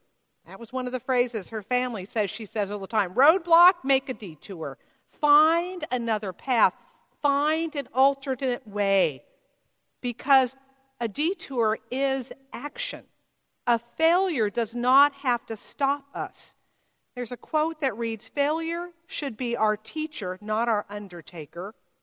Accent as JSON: {"language": "English", "town": "Oakland", "region": "California", "country": "United States", "tie": "born there", "also_born_or_lived": "Richmond / Georgia / Texas", "said": "I had a plan that I would live in San Francisco my whole life. I was born in Oakland. Well, then I went to Richmond, Virginia, and Georgia, and Texas, and finally I got back here."}